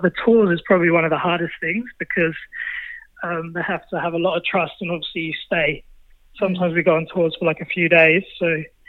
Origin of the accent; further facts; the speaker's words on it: England, United Kingdom; now in Australia; I'm from England